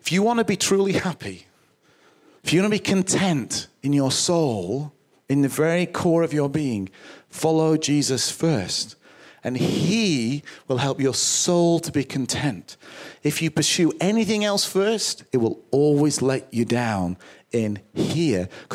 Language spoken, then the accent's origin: English; United Kingdom; And money is a huge deal for us as Western British Christians.